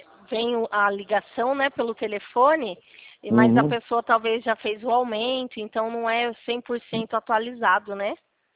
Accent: Campinas, São Paulo, Brazil; Nós somos aqui de Campinas, né? Interior de São Paulo.

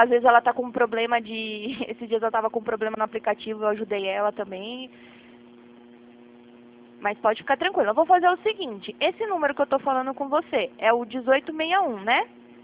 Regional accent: Prudentópolis, Paraná, Brazil; born there; eu nasci lá em Prudentópolis, no Paraná, é uma região que só tem russo, ucraniano

